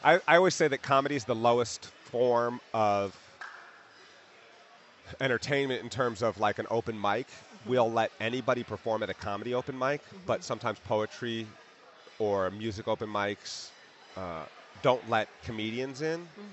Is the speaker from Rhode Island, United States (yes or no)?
no; Yellow Springs, Ohio, United States; I mean, the first time I met you was in Yellow Springs, which is my hometown.